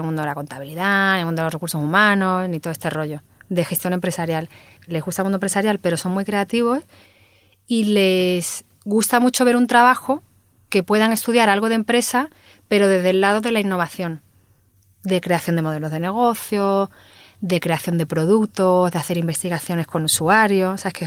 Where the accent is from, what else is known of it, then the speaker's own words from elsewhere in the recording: Andalusia, Spain; yo que vivo, bueno, que soy andaluza